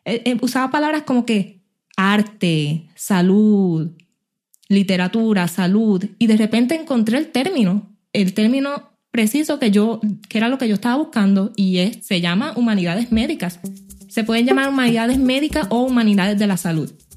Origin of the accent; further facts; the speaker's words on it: Puerto Rico; yo pues soy puertorriqueña también, nacida y criada en la isla de Puerto Rico. Cursé mi bachillerato en la Universidad de Puerto Rico en Aguadilla, Cora.